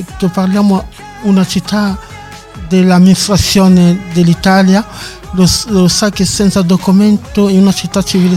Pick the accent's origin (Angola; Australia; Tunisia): Angola; also born or lived in South Africa; now in Rome, Italy; Io vengo dall'Angola, però di certo ho lasciato Sudafrica nel 1993